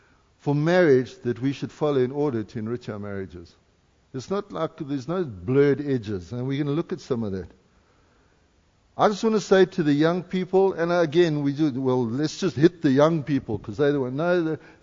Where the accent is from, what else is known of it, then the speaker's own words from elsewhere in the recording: Canada; God sent us here for Canada. I'm Canadian.